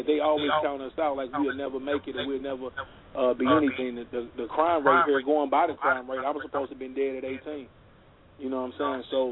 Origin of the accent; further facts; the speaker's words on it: East St. Louis, Illinois, United States; And also, I'm from East St. Louis. I don't know if y'all ever been here, but you can Google it, look it up.